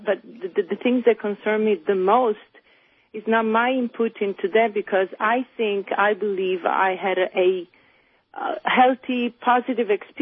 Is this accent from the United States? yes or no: no; Italy; No. I'm from Italy.